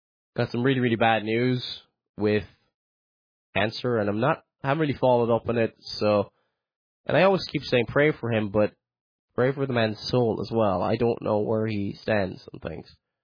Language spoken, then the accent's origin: English; Ireland; Not a good thing, by the way. I am Irish, but I am not anti-British at the same time.